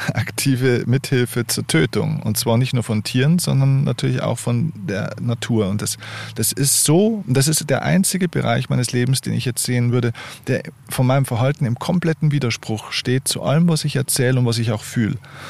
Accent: Bavaria, Germany; wir kommen aus Niederbayern, also gute Hausmannskost und so weiter.

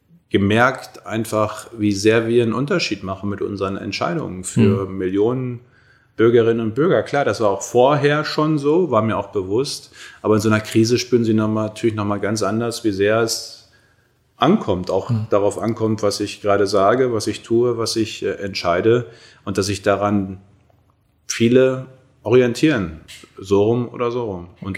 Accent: North Rhine-Westphalia, Germany; now in Berlin, Germany; Hier ist meine Heimat, das Münsterland. meine Eltern, meine Freunde, hier weiß ich einfach, wo ich bin, wer ich bin. Aber natürlich ist auch zu Hause für mich da, wo ich in Berlin mit meinem Mann zusammen wohne

